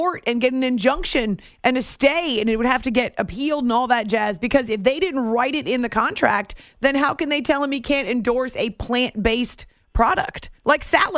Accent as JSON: {"language": "English", "region": "New Hampshire", "country": "United States", "tie": "born or raised there", "said": "It's one of my favorite things about New England, about growing up in New Hampshire."}